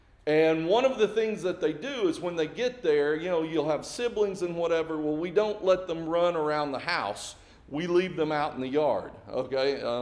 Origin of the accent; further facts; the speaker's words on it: Springdale, United States; We had a sweet gum tree in my front yard where I grew up in Springdale.